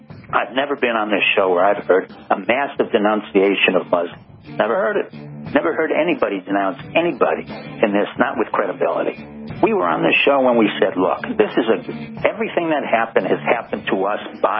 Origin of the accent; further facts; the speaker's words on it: New York, United States; When I grew up in New York on 108th Street, I listened to a music that was called rock and roll.